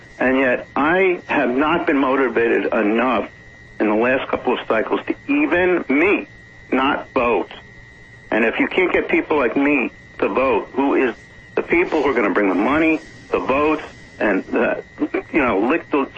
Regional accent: New York, United States; You know, I grew up in New York, working in my father's stores that he owned

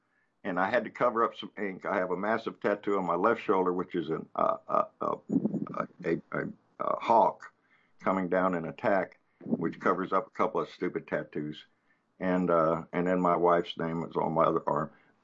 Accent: Corpus Christi, Texas, United States; also born or lived in Guantanamo, Cuba / New Orleans, United States; I grew up here in Corpus Christi a lot. I was a Navy brat, born in Guantanamo, Cuba, and floated around, but was basically here between Corpus Christi and New Orleans.

